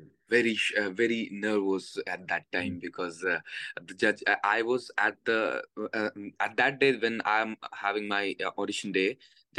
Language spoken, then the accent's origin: English; India; Actually, the temperature of Mumbai is like very hot. So in London, it is very like, as an Indian temperature, it is very cold.